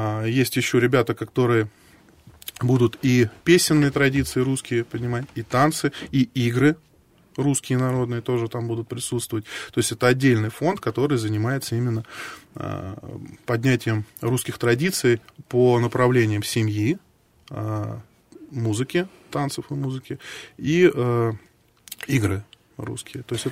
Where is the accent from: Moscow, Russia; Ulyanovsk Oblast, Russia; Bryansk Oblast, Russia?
Moscow, Russia; accent: Moscow; Я как с московским своим акцентом там приехал